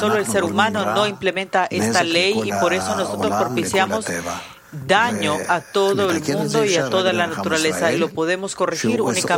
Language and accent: Spanish; Russia; born there; Spanish is a second language; Yo nací en Rusia.